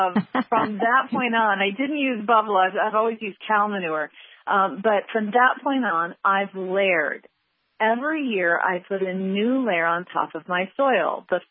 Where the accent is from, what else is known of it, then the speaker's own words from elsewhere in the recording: Indiana, United States; I live in Illinois now. I grew up in Indiana. I know the region and the plants